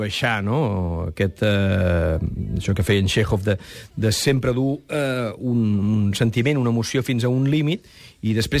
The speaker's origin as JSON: {"language": "Catalan", "town": "Vilaseca", "region": "Catalonia", "country": "Spain", "said": "Sí, tots aquests títols d'aquests grans homes els fèiem amb el grup de Vilaseca, de la Tramoia, del meu poble, dirigit pel meu germà Pep."}